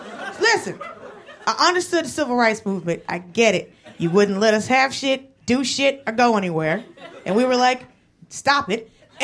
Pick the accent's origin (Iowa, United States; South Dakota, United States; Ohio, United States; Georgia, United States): Georgia, United States; Atlanta; also born or lived in Los Angeles; now in New York, United States; No, I was worried because grew up in Atlanta and lived in LA, and it's just, you white women won't stop putting your hand in afros.